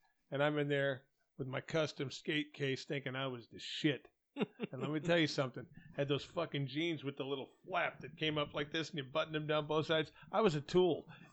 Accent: Arizona, United States; I'm from Arizona, man. There was no Hicks there.

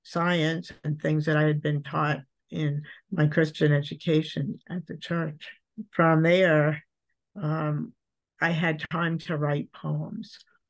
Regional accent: New Hampshire, United States; Well, yes. Just as a little backstory, I grew up in New Hampshire to nominally Protestant parents.

